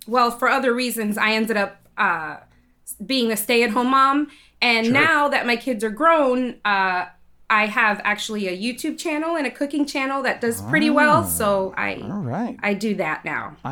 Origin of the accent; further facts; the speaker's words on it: Florida, United States; also born or lived in Arizona; Florida, since we're originally from Florida and we live on the East Coast. We've only been to Disneyland once when we lived in Arizona.